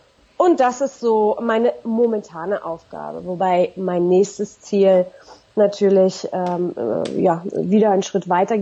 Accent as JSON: {"language": "German", "region": "Berlin", "country": "Germany", "tie": "born or raised there"}